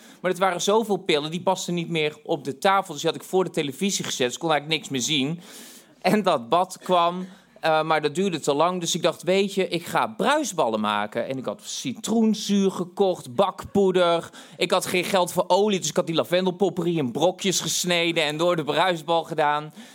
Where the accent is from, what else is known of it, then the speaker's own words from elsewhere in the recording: Tilburg, North Brabant, Netherlands; ik kwam uit Tilburg. En ik had net heel mijn jeugd in een psychiatrische inrichting doorgebracht. Dus het was weer met schoorvoetend kwam ik terug de maatschappij in. Dus ik had een eigen huisje in Tilburg, de provincie Brabant, in een Finex-wijk.